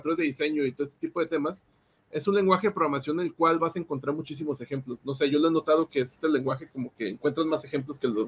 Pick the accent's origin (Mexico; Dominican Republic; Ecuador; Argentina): Mexico; o por lo menos en mi país, en México, no pasaban mucho